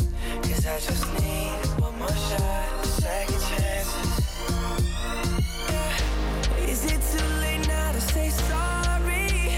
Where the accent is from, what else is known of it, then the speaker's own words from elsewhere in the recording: Kinshasa, DR Congo; commencez par chez nous à Kinshasa même.